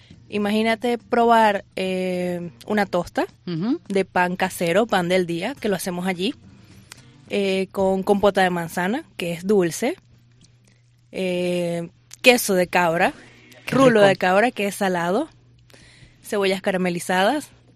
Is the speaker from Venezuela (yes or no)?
yes; Venezuela; no soy gallega. tengo raíces españolas, pero soy orgullosamente venezolana.